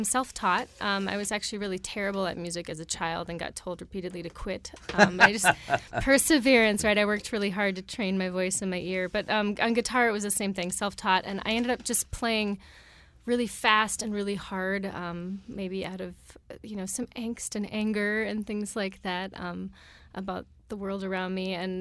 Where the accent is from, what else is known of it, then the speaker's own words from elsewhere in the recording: Black Duck, Minnesota, United States; also born or lived in Bemidji; I grew up in Black Duck, which is an even smaller, more obscure town north of there, like 600 people. And I went to college in Bemidji, and that became home.